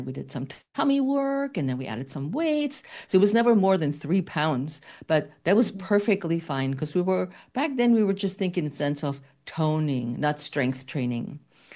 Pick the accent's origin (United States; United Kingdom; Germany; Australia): Germany; Munich, Bavaria; because I'm from the southern part of Germany, so I'm from the Munich area